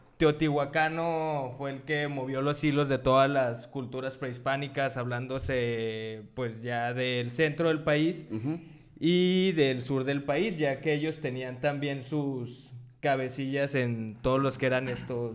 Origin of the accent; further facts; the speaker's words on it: Mexico; como mexicanos a veces no valoramos ni nuestra cultura ni nuestra historia